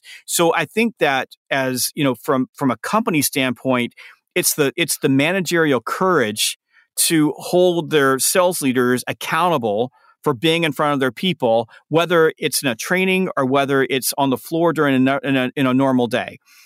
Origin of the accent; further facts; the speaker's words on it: the South, United States; and I'm from the South, that's why this was a long answer.